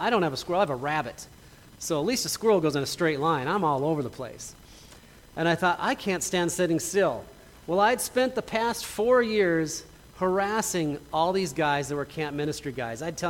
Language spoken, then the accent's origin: English; Minnesota, United States; My oldest daughter, Angel, she's actually married and she lives back in Minnesota, my home state.